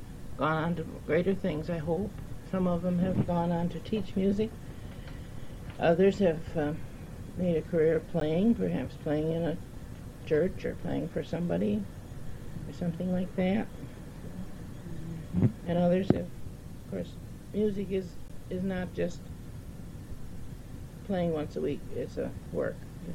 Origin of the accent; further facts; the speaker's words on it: Midland, Michigan, United States; also born or lived in Birmingham; now in Saginaw, United States; No, I was born inside Detroit in Birmingham. And I moved to Midland with my parents when I was about 2. And I came to Saginaw after I was made an orphan.